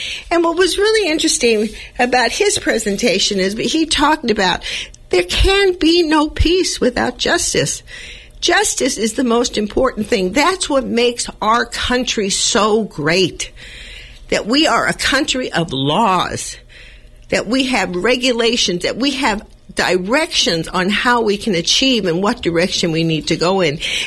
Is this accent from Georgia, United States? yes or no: no; Los Angeles, California, United States; born there; I know I'm not Chicana, but I was born in East L.A.